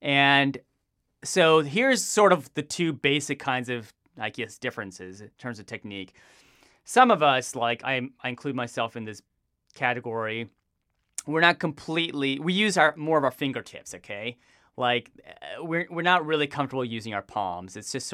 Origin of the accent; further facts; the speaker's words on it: Texas, United States; But for me, growing up, I grew up in Texas.